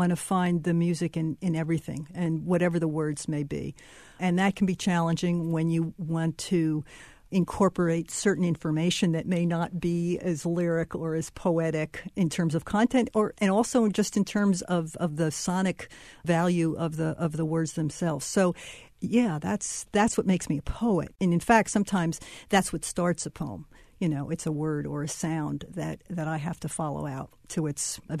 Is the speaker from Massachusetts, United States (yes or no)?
no; New Jersey, United States; Well, growing up in New Jersey in the mid-50s, early 60s, I was surrounded by cars. We lived in a tiny little enclave industrial suburb just outside of Newark